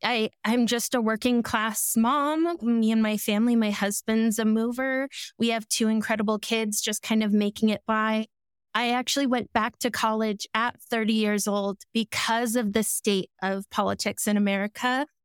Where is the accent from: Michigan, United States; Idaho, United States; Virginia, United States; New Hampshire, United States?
Idaho, United States; Eagle; And the worst experience I had was in my hometown in the Eagle 4th of July parade.